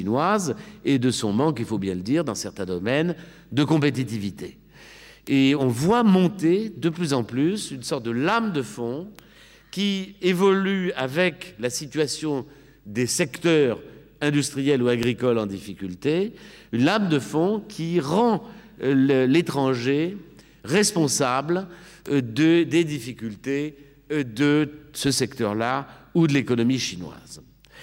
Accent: Lyon, Auvergne-Rhône-Alpes, France; moi je suis lyonnais

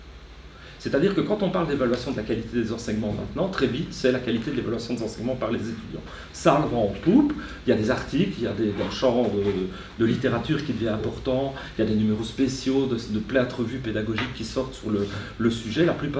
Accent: Belgium; Chez nous, en Belgique, on commence à se dire

